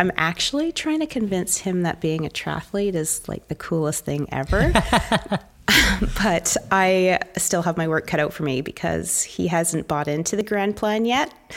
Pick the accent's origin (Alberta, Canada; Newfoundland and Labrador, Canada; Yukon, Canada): Alberta, Canada; Calgary; now in Sydney, Australia; I'm actually from Calgary, Alberta, which is way up in Canada. But I'm currently living the dream in Sydney, Australia, because my husband's on a sabbatical.